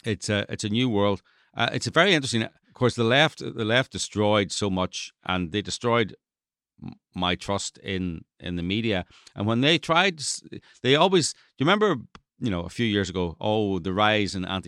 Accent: Ireland; and being Irish is always a big plus. You know, oh, you're Irish, have a drink.

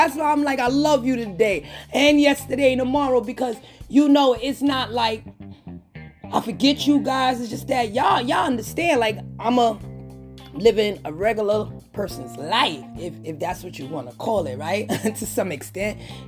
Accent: Bronx, New York, United States; in the Bronx, in my hometown, yeah! Born and raised

